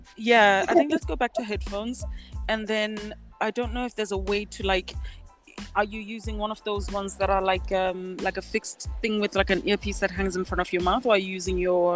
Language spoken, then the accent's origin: English; Vereeniging, Gauteng, South Africa; also born or lived in Mahikeng / Qwaqwa / Mount Fletcher / Eastern Cape; and I grew up in Vereeniging and in Qwaqwa and in Mount Fletcher and then boarding schools and university around the Eastern Cape.